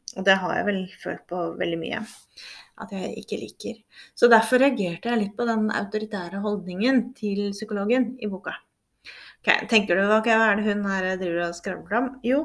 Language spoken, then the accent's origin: Norwegian; Oslo, Norway; Jeg er jo fra Oslo